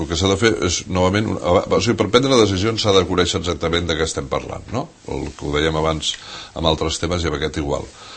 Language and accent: Catalan; Valldoreix, Catalonia, Spain; jo soc de Valldoreix, visc a Valldoreix, no?